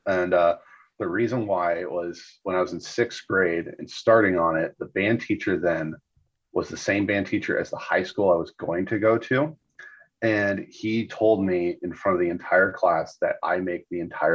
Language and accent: English; Seattle, Washington, United States; I mean, like growing up in Seattle, you're just surrounded by grunge music.